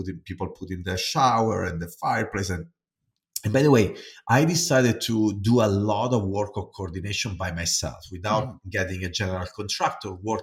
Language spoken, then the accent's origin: English; Italy; English is a second language; moved away as an adult; now in United States; I came here from Italy and I bought a house in Minnesota when I was working at 3M